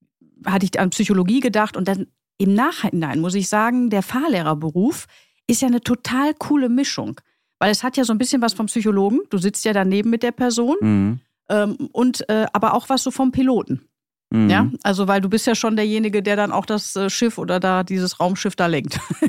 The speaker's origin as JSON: {"language": "German", "region": "North Rhine-Westphalia", "country": "Germany", "said": "Ich komme aus dem Ruhrpott und das ist eine typische Arbeiterfamilie."}